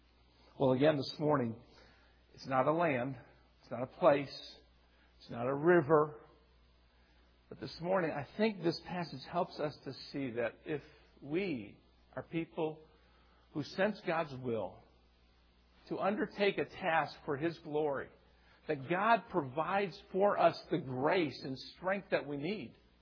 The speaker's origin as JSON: {"language": "English", "region": "Michigan", "country": "United States", "tie": "born or raised there", "said": "Anyway, in the 1970s, I grew up in Oakland County."}